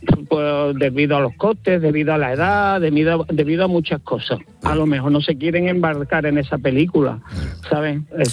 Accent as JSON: {"language": "Spanish", "region": "Extremadura", "country": "Spain", "said": "yo soy agricultor de Tierra de Barros, de aquí de la provincia de Badajoz, en Extremadura, y yo tengo viña y olivar."}